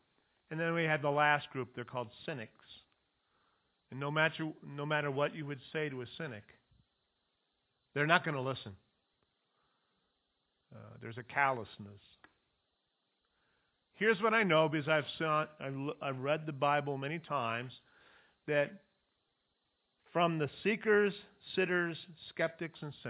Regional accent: Bakersfield, California, United States; also born or lived in Ukiah; I was born in Ukiah, move to Bakersfield, and we would come to visit Grandma and Grandpa.

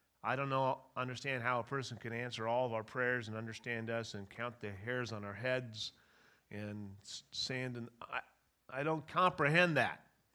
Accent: Ukiah, California, United States; I grew up in Ukiah, and it's kind of a hippie place and stuff, but, you know, it's a good hippie place.

